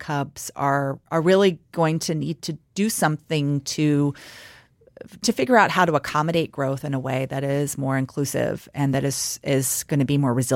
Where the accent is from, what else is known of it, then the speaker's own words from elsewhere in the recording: Seattle, Washington, United States; The Bay Area and my hometown of Seattle have become very expensive places.